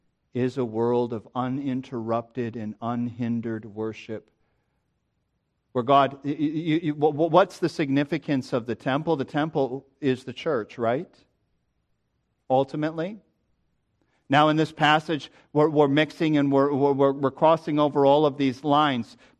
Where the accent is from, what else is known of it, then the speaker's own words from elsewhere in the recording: Midwest, United States; Now, I come from the Midwest.